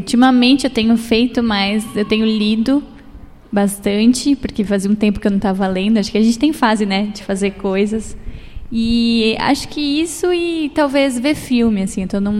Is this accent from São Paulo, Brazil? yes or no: yes; São Paulo, Brazil; estou aqui mediando o grupo, e eu não sou de Santo André, sou de São Paulo